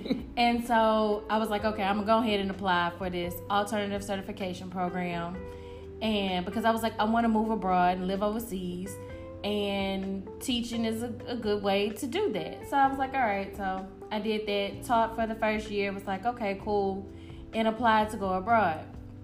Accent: Houston, Texas, United States; Hey y'all … from Houston, Texas. Woo-hoo. Woo-hoo, representing that Dirty Third.

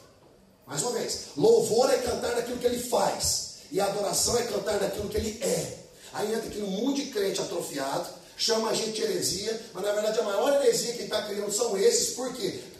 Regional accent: Uberaba, Minas Gerais, Brazil; Ó, eu venho de Minas Gerais, Uberaba. Mineiro mesmo, bom.

